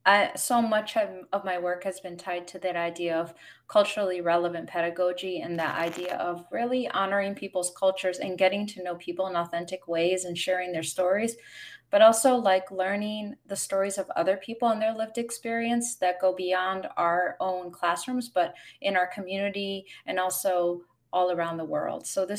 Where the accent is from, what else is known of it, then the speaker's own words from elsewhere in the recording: West Hartford, Connecticut, United States; International Academy in West Hartford, Connecticut. It's a brand new district for me, but it's actually my hometown. So I'm finally coming back home to where I went to school.